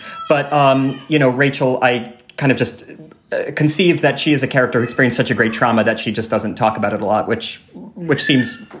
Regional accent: New Jersey, United States; I grew up in New Jersey. I knew no one who was in the military.

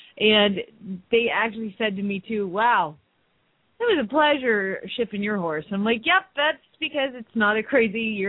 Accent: Phoenix, Arizona, United States; from Phoenix, Arizona

